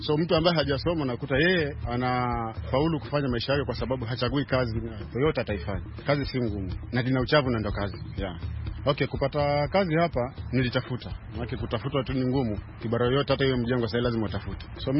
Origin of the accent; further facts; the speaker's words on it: Kikambala, Kilifi County, Kenya; natoka hapa Majengo hapa Kikambala, Kilifi County.